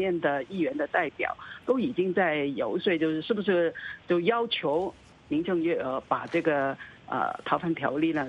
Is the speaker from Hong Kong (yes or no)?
yes; Hong Kong